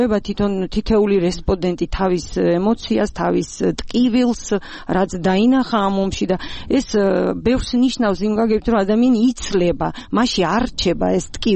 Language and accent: Georgian; Abkhazia, Georgia; ეს ჩემი სამშობლოა აფხაზეთი, მე იქ დავიბადე, გავიზარდე